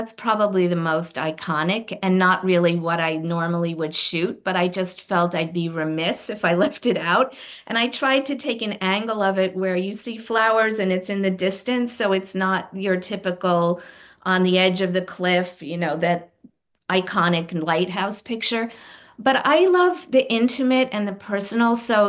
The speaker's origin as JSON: {"language": "English", "town": "New Rochelle", "region": "New York", "country": "United States", "said": "I'm from Westchester. I'm from a town called New Rochelle, which is only about a half an hour north of New York."}